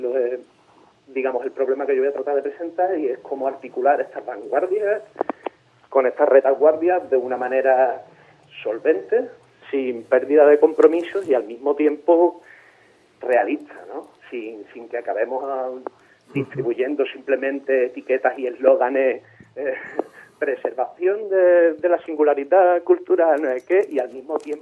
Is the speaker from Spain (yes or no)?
yes; Andalusia, Spain; la economía o la política de la región andaluza, que es de donde yo soy